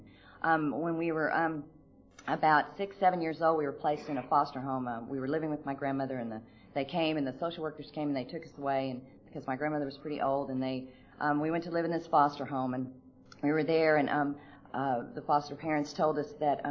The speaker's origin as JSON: {"language": "English", "region": "Oklahoma", "country": "United States", "tie": "born there", "said": "I was born in Oklahoma."}